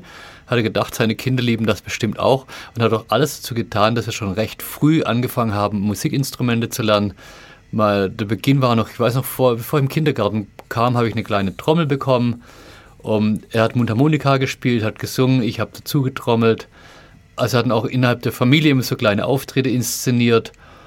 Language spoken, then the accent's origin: German; Löchgau, Baden-Württemberg, Germany; Und ich komme ursprünglich aus Löchgau, hier der Nachbarschaft aus Bietigheim.